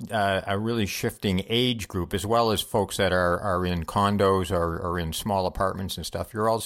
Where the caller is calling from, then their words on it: Hamilton, Ontario, Canada; And I'm recording this from Hamilton